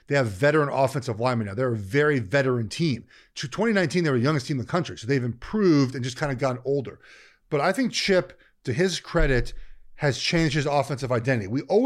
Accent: Charlotte, North Carolina, United States; Charlotte, my hometown 49ers, beat Duke.

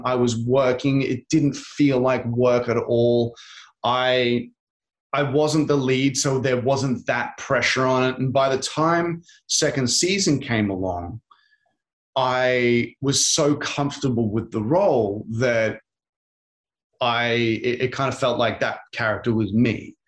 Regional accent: Australia; I'm Australian, I swear.

